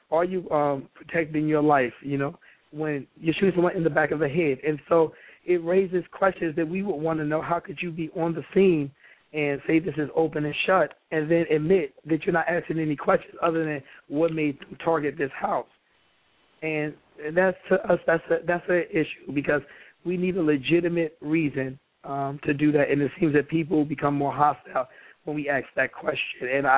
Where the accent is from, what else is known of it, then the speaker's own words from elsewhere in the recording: New Jersey, United States; No, we're from North New Jersey.